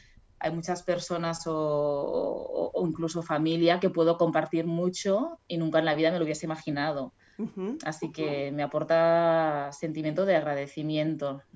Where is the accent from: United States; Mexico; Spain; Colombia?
Spain; first language Catalan; Spanish is a second language; a mí el hecho de la lengua y de poder expresarme en catalán, porque es mi lengua materna